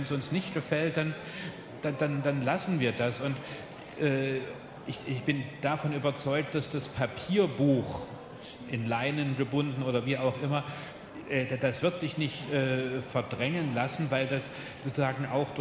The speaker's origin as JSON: {"language": "German", "country": "Germany", "said": "Und dann, wie man das so als Deutscher macht, man gibt dann so seine Hand."}